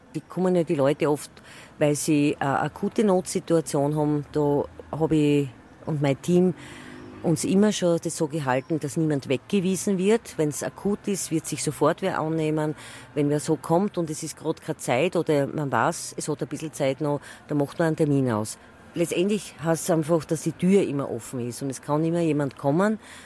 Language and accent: German; Styria, Austria; wie man bei uns in Steirischen sagt